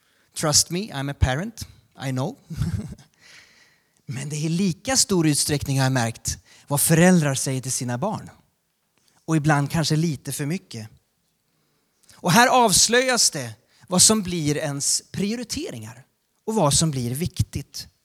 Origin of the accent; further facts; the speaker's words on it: Sweden; Och som svensk så ska man ju helst inte göra något som ska vara annorlunda eller sticka ut, eller hur?